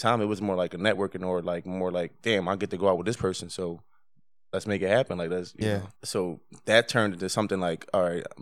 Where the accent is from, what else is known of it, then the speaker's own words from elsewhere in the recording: Philadelphia, Pennsylvania, United States; because like I'm from Philadelphia, so I never seen … I never seen these artists, you know, here.